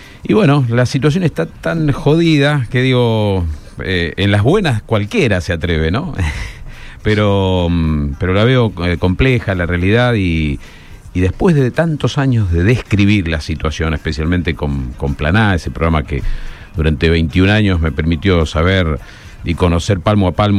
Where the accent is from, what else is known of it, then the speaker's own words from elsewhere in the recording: Rosario, Santa Fe, Argentina; yo soy rosarino y lo vivo con mucha pasión.